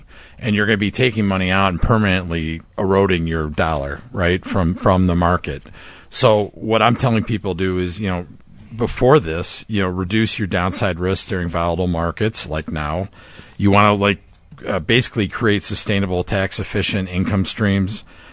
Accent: Arlington Heights, Illinois, United States; I'm from Arlington Heights.

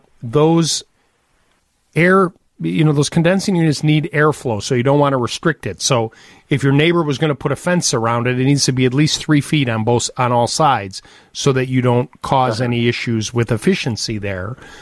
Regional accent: Wisconsin, United States; Oh, and I'm from Wisconsin.

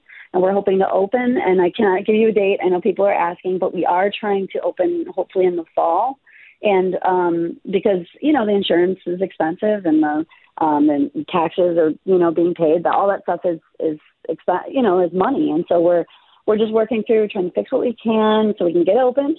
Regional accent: Buffalo, New York, United States; growing up in Buffalo, that is what made, I think, Buffalo special to me

